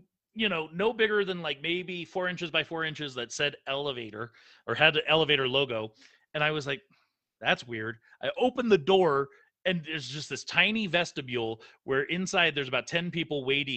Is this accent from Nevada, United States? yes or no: no; California, United States; We're both from the Bay Area. We know how Raiders fans are.